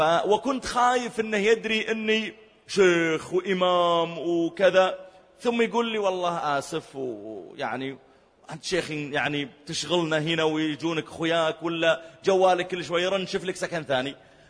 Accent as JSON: {"language": "Arabic", "town": "Riyadh", "region": "Riyadh Province", "country": "Saudi Arabia", "said": "وأذكر في مسجد كبير عندنا في الرياض"}